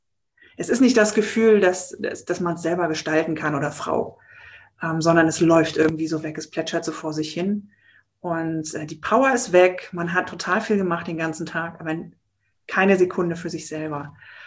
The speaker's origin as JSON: {"language": "German", "country": "Germany", "tie": "born or raised there", "lives_now": "Berlin, Germany"}